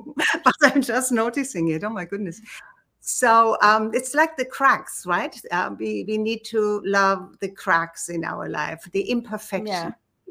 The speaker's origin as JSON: {"language": "English", "country": "Germany", "said": "And I come from Germany, very old aristocratic family."}